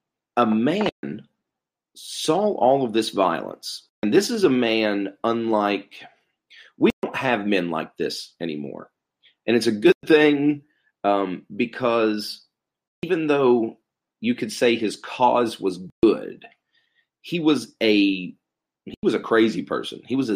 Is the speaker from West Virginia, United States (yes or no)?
yes; West Virginia, United States; John Brown wanted to attack a federal arsenal in what was at the time Virginia, but is now in my home state of West Virginia, called Harper's Ferry.